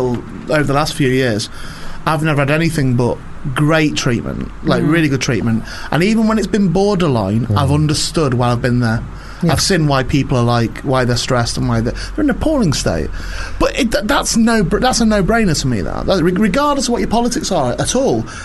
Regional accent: St Helens, North West England, United Kingdom; also born or lived in Warrington; Well, I always say St Helens, but I was born in Warrington.

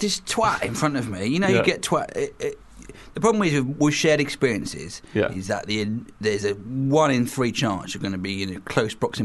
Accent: Isle of Wight, South East England, United Kingdom; also born or lived in Norwich; now 38 years old. And I'm, well, where am I from? I think I grew up on the Isle of Wight, so I'd say I was from there.

